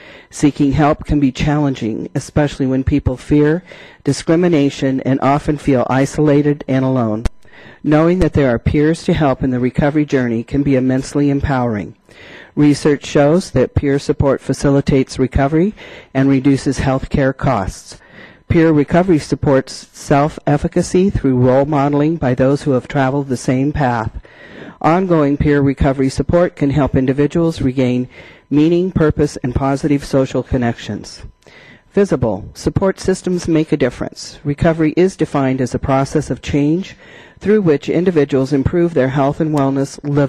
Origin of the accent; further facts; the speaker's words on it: Cambria, California, United States; I am, I'm from Cambria, and I'm a person in long-term recovery.